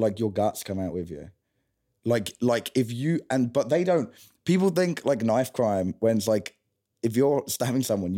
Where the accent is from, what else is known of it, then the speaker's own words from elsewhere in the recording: Wallington, London, United Kingdom; I'm from Croydon. Three reasons. One, basically am. Two, nobody knows Wallington.